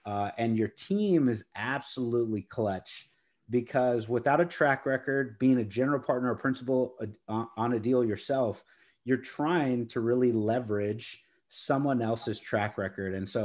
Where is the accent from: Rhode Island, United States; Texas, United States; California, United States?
Texas, United States; Corpus Christi; now in San Antonio, United States; So, I'm speaking from a Texas background, San Antonio. I grew up in Corpus Christi. So I grew up near the beach and basically now have my adult years next to the Alamo here in San Antonio.